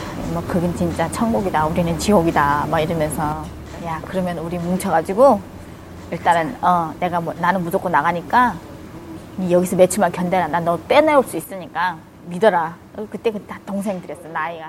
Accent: North Korea; moved away; 내가 북한 사람이니까.

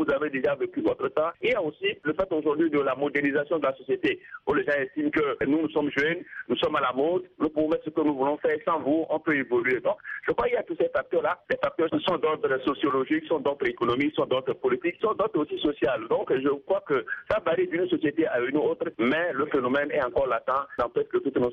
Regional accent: Togo; Chez nous, au Togo

